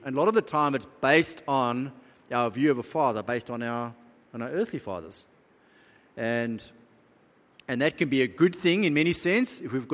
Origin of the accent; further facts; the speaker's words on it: South Africa; And as you know, I grew up in South Africa